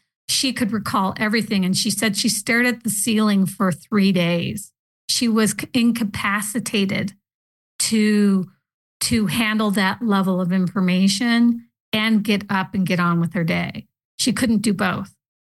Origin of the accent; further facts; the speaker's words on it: Parker, United States; That's what happened to me here in Parker, my hometown.